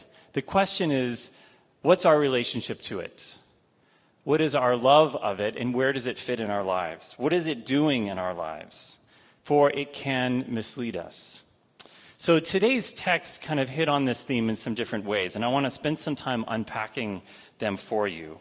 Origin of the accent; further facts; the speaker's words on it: California, United States; now in Minnesota, United States; Now, I grew up in California in a dry climate, unlike Minnesota this year, right, where we've had so much water.